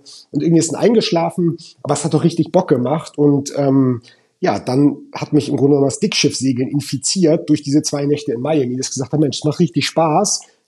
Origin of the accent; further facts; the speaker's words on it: Kiel, Schleswig-Holstein, Germany; also born or lived in Flensburg; Also ich bin ein Kind der Küste. Ich glaube, wenn man mich fragt, wo ich herkomme, sage ich immer Kiel. Das stimmt aber eigentlich gar nicht, weil ich wurde in Flensburg geboren.